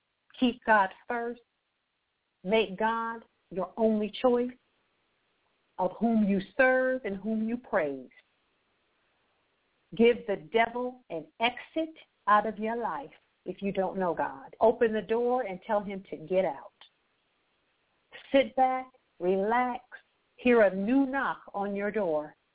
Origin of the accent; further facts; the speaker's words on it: Akron, Ohio, United States; I'm an evangelist, born and raised in Akron, Ohio, the same city and state the famous King LeBron James of the Miami Heat is from. Akron is a very small place